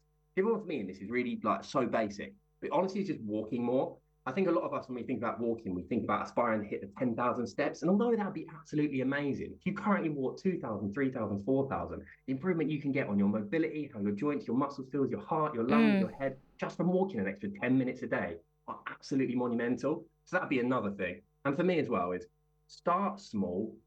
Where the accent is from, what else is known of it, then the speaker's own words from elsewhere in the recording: England, United Kingdom; Now, I drink so much tea. I'm so English, it hurts.